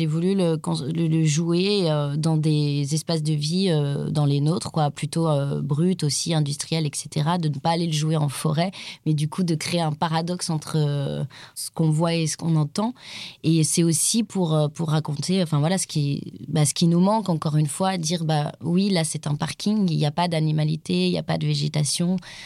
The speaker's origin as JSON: {"language": "French", "country": "France", "said": "C'est nous là-bas, en tant que Française aussi là-bas"}